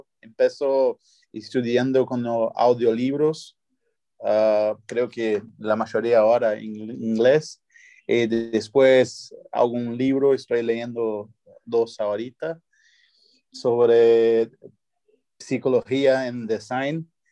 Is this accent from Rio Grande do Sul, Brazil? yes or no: no; São Paulo, Brazil; Spanish is a second language; Soy de San Pablo